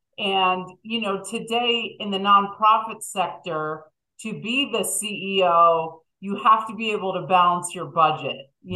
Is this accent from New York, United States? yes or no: yes; New York, United States; and I grew up in New York, and I went to Lafayette College in Pennsylvania.